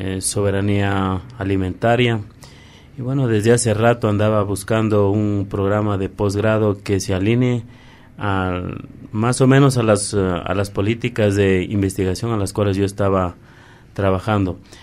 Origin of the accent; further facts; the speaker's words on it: Loja, Ecuador; yo vengo de la provincia de Loja. Soy egresado de Ingeniería en Administración de Empresas de la Universidad Técnica Particular de Loja.